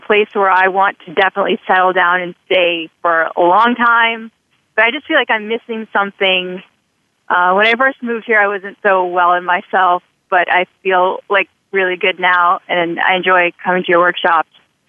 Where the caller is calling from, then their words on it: Virginia, United States; I'm calling from Northern Virginia.